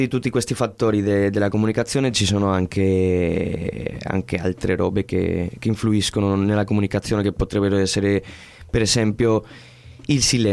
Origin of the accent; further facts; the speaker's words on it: Spain; Italian is a second language; now in Italy; io faccio più fatica da spagnolo qua in Italia a fare qualche scherzo, qualche roba.